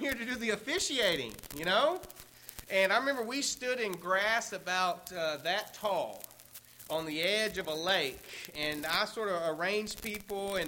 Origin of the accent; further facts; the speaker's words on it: Tennessee, United States; One time I was doing a wedding at Montgomery Bell State Park near my hometown in Tennessee.